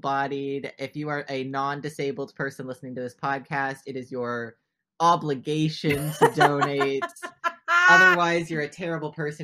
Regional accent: Oregon, United States; Me, born and raised in Oregon, only speak English.

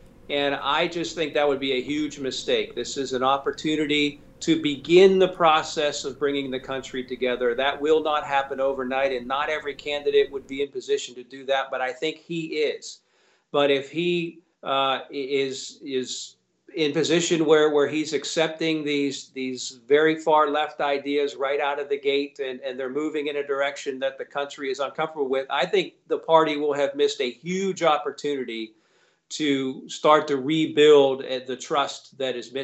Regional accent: Pennsylvania, United States; I'm from Pennsylvania, as you know. I know that part of the country pretty well.

